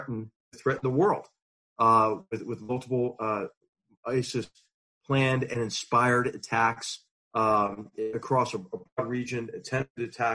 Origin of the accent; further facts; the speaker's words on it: Philadelphia, Pennsylvania, United States; And so in February of 2017, I'm walking down Walnut Street in Philadelphia, my hometown.